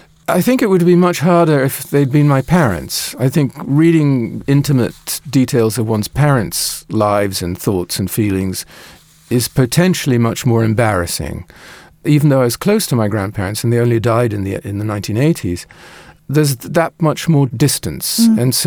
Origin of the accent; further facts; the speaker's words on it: The Hague, South Holland, Netherlands; English is a second language; When I grew up in Holland, in The Hague, in the 50s and 60s, it was still relatively unusual to have parents from different cultures or different countries, as I did. My father was Dutch.